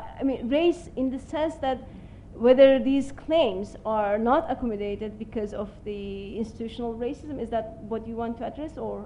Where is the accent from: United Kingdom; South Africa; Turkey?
Turkey; also born or lived in Germany / United States; The fact that I'm from Turkey and I never had any discrimination or anything that would make me feel different in Germany has a lot to do with the fact that I also did my PhD at Stanford in the United States, and that I had come from a educated background